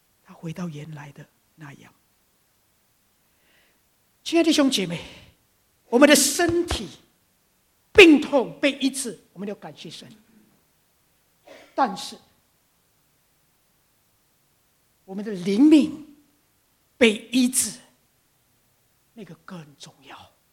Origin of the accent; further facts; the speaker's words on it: Indonesia; 我是在印尼出生长大